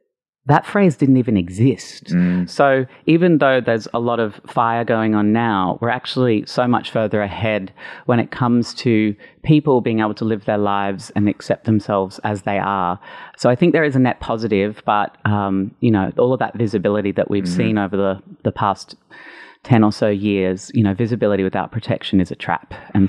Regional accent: Brisbane, Queensland, Australia; moved away as an adult; So the year 2000, I moved to Sydney from Brisbane, and I realized I liked boys, and I was going to like gay bars up and down Oxford Street as an 18-year-old and seeing drag shows.

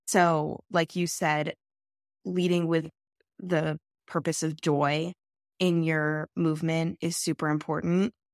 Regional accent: Denver, Colorado, United States; Just like growing up in Denver, it was ingrained in me from a very young age.

